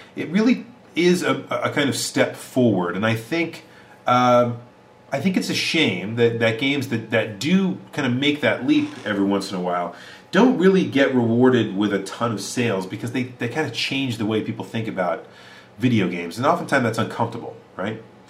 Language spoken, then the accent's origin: English; United States; but as an American, it's difficult for me to kind of really identify with some of the characters out there